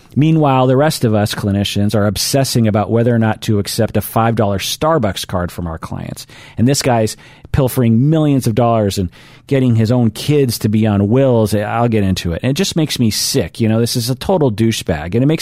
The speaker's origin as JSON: {"language": "English", "town": "Seattle", "region": "Washington", "country": "United States", "said": "Now, I'm from Seattle. I don't understand what the Hamptons are."}